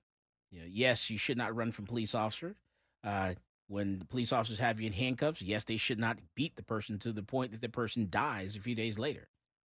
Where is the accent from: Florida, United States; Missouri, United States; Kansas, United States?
Florida, United States; Well, I'm from Florida, so in Florida, you know, old Sparky